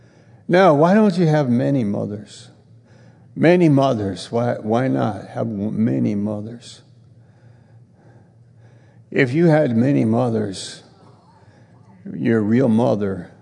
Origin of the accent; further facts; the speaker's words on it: New York, United States; It was in Maine, and I'm from New York. And I was 19 years old when I got saved.